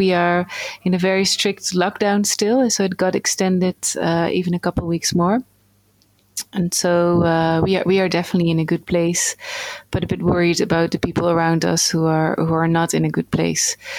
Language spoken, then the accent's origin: English; Netherlands; English is a second language; and I'm from the Netherlands